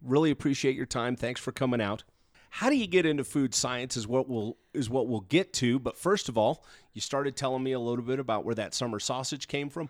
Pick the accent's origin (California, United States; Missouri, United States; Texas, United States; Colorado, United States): Colorado, United States; Durango; I grew up in Durango, Colorado, southwest up in the mountains of southwest of Denver and southwest Colorado